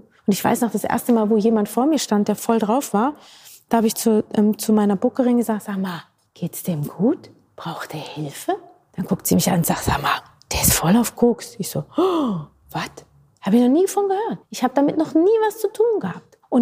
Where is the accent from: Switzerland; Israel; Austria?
Switzerland; accent: Swiss; now in Germany; habe ich meinen Schweizer Akzent rausgeholt.